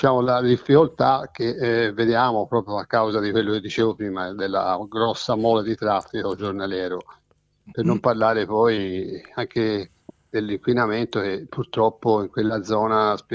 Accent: Pontassieve, Tuscany, Italy; io sono di Pontassene

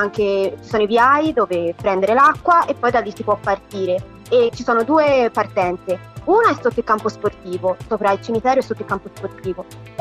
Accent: Santa Brigida, Tuscany, Italy; io sono un po' di parte perché sono di Santa Brigida

